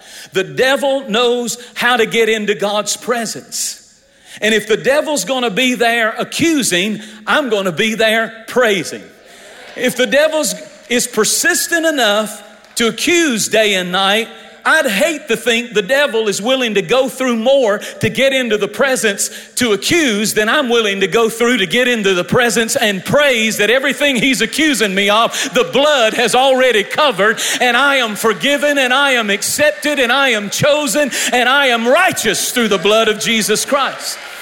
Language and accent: English; North Carolina, United States; I told them in the first service, I'm from North Carolina.